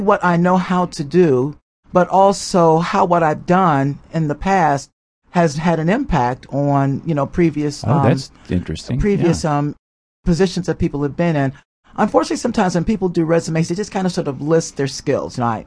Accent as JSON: {"language": "English", "town": "Hampton Roads", "region": "Virginia", "country": "United States", "tie": "born or raised there", "said": "I grew up in Hampton Roads. I still have family in that area my home area."}